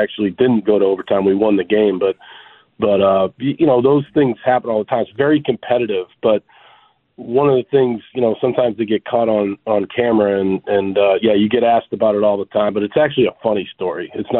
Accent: Andover, Massachusetts, United States; I grew up a half an hour north of here. I grew up in Andover. I went to St. John's Prep up in Danvers. I love Boston.

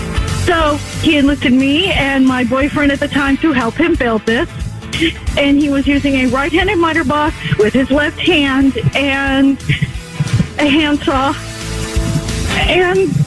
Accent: Washington, United States; Well, first off, I'm from Washington State originally.

